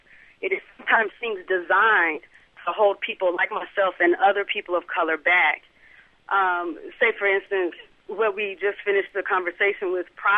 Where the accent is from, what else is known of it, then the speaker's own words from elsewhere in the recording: United States; I am African American, and so living in a system where I am often target or victim